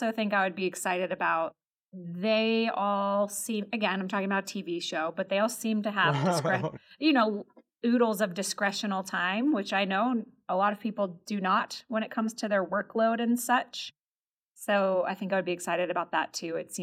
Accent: Pennsylvania, United States; I grew up in Pennsylvania, so I know that.

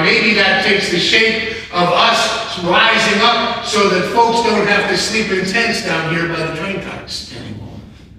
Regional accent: New York, United States; Remember, I'm from New York.

